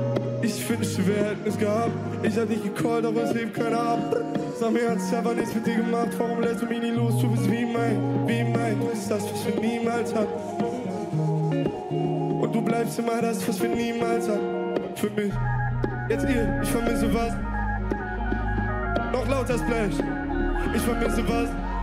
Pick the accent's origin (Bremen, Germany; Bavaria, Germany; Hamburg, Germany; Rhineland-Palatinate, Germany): Hamburg, Germany; also born or lived in Berlin; Ich bin zwar geboren in Berlin, aber ich bin aufgewachsen in Hamburg. Ich wohne in Hamburg, ich bin Hamburger.